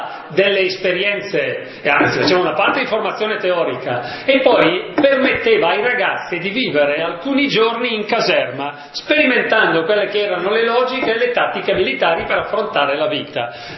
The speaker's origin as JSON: {"language": "Italian", "town": "Castenedolo", "region": "Lombardy", "country": "Italy", "tie": "born there", "said": "Il mio paese in cui sono nato è di circa 10.000 abitanti, si chiama Castenedolo, 2 delle 3 ditte, provincia di Brescia"}